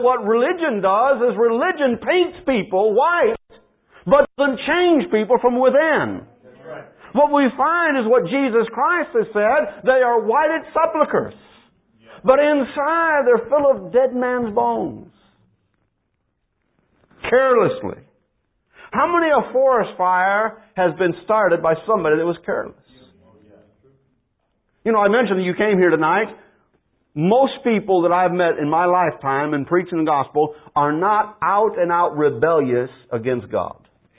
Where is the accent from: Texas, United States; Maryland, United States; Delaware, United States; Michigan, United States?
Michigan, United States; Detroit; Now, I grew up in Detroit.